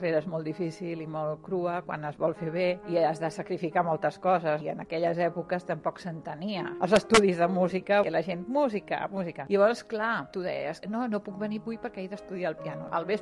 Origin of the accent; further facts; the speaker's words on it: Barcelona, Catalonia, Spain; Jo sóc de Barcelona … tinc 62 anys, sóc música, pianista i musicoterapeuta.